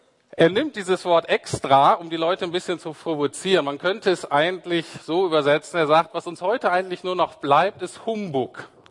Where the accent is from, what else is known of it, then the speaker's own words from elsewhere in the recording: Berlin, Germany; dass die eine ganz andere Sensibilität anscheinend haben als ich als Berliner.